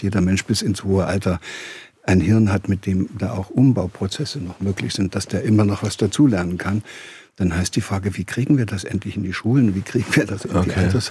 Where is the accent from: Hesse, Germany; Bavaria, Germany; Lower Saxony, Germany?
Lower Saxony, Germany; Göttingen; ob man dann in Stuttgart groß wird oder in Göttingen, wo ich herkomme